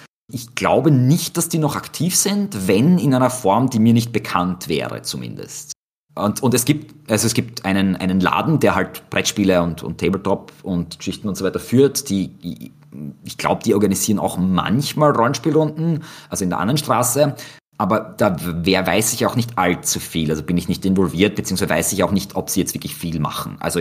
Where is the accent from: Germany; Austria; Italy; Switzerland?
Austria; das ist leider etwas, das bei uns in Österreich relativ selten ist.